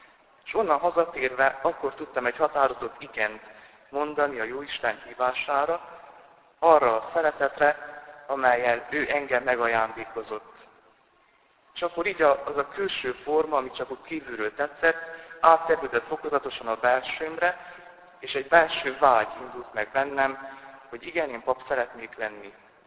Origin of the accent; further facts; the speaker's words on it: Csíkcsicsó, Harghita, Romania; Csicsicsóból származom.